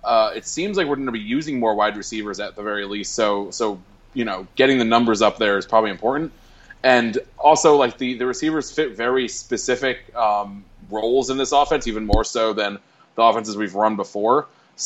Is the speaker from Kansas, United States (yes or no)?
no; Florida, United States; And we're being from Florida, while you get all this exposure as a whole, might not get like the individual attention